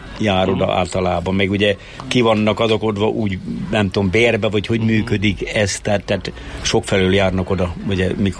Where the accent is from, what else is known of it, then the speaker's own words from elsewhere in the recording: Bükkaranyos, Borsod-Abaúj-Zemplén, Hungary; also born or lived in Miskolc; Igen, törzsőkeres bükkaranyosi vagyok. Miskolcon születtem, vagy az Erzsébet kórházban, kettes oságyon. Szüleim is törzsőkeres bükkaranyosiak.